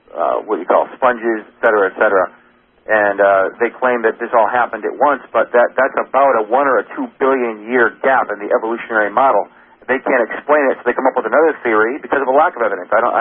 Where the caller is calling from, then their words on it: Connecticut, United States; I'm calling from Connecticut.